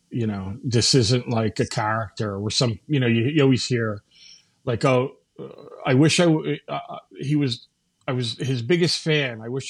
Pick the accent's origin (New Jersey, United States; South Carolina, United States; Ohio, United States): New Jersey, United States; I'm from New Jersey. 56 this year, I think.